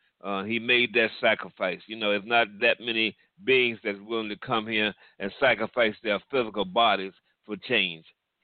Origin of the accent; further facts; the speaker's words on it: Virginia, United States; now in Phoenix, United States; Now, I grew up in Southern Virginia. Now, I love Virginia. It's a beautiful place, and right now I'm living in Phoenix, but I do intend to have a home in Virginia Beach as well very shortly.